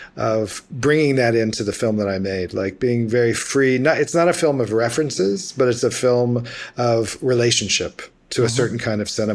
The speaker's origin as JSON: {"language": "English", "town": "Memphis", "region": "Tennessee", "country": "United States", "tie": "born or raised there", "said": "I'm American. I'm from Memphis, Tennessee. You know, I'm like born and bred here."}